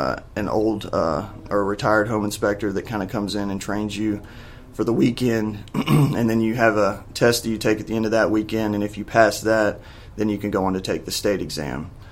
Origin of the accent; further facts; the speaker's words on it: Memphis, Tennessee, United States; Well, I grew up here in Memphis. Born and raised.